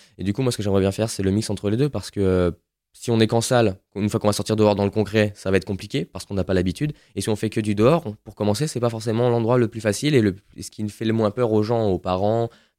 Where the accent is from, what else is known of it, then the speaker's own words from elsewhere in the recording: Lyon, Auvergne-Rhône-Alpes, France; j'aime mon pays et j'aime là où j'ai grandi, c'est-à-dire Lyon